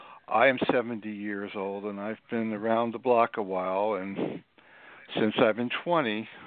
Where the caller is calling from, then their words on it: Lewes, Delaware, United States; I'm calling from Lewis, Delaware.